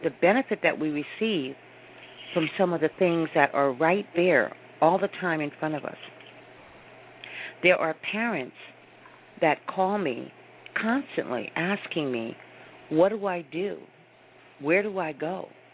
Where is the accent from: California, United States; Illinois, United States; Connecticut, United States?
California, United States; You know, but, you know, I grew up in California.